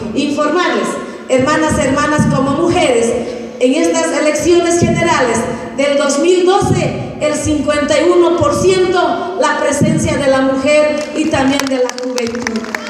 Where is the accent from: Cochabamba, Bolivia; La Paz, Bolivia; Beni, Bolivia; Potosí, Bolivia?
Cochabamba, Bolivia; nosotros venimos desde el trópico de Cochabamba, saludarlos desde acá